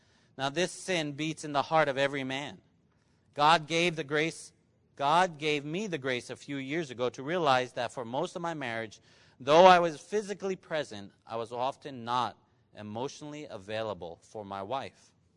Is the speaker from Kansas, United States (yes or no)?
no; Alabama, United States; I grew up in Alabama, in that state. College football is crazy.